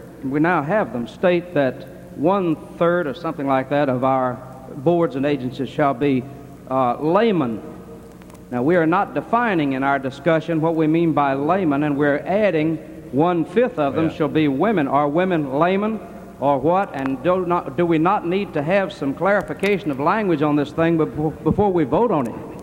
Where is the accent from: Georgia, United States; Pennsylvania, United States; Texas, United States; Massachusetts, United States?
Georgia, United States; from Georgia.